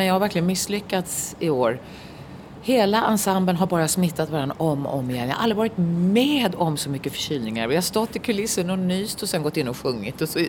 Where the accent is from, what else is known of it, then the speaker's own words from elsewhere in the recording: Stockholm, Stockholm County, Sweden; jag infödd stockholmare